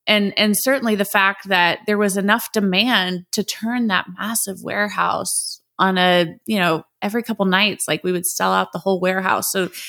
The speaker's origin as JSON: {"language": "English", "town": "Indianapolis", "region": "Indiana", "country": "United States", "tie": "born or raised there", "said": "They're a very large wholesale distributor based here in my hometown of Indianapolis, Indiana."}